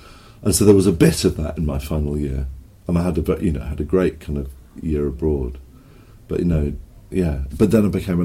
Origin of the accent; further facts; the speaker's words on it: England, United Kingdom; born there; I was born in England, and all my sisters were born in Africa.